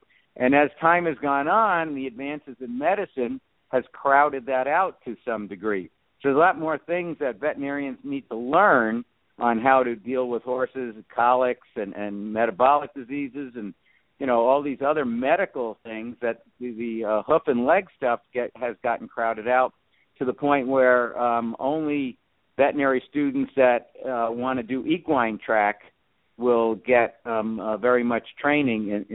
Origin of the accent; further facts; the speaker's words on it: Bronx, New York, United States; Me, myself? I'm originally, actually, believe it or not, I'm from the Bronx, New York.